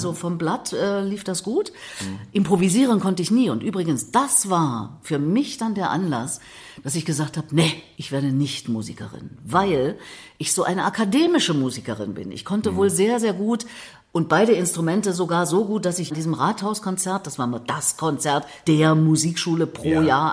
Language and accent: German; Thuringia, Germany; ich komme ja aus Thüringen